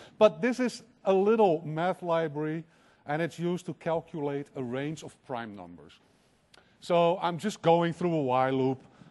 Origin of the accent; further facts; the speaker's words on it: Netherlands; English is a second language; It's a Dutch band. I'm from Holland.